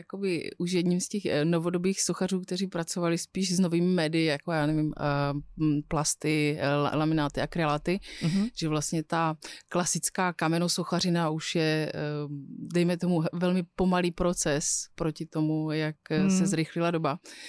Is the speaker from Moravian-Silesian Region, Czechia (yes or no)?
yes; Opava, Moravian-Silesian Region, Czechia; born there; v Opavě, to je moje rodné město